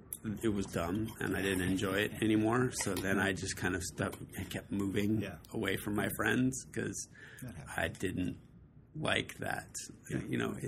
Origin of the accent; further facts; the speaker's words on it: Sacramento, California, United States; Sacramento, originally.